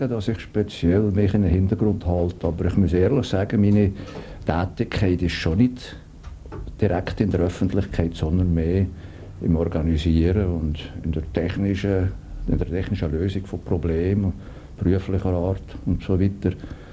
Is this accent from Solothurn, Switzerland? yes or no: no; Valais, Switzerland; accent: Walliser German; first language Walliser German; Heute kann ich sagen, bin ich zweisprachig. Ich habe mir so ein gebrochenes Luzernerdeutsch reden, aber meine Muttersprache ist sicher Walliserdeutsch.